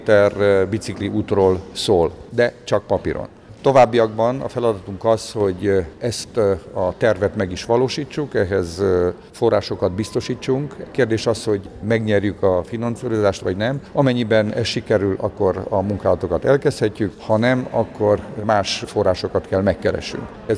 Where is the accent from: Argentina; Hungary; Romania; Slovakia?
Romania; Arad, Arad County; Arad valamikor a kerékpárok városa volt, én is úgy nőttem fel, hogy biciklivel közlekedtem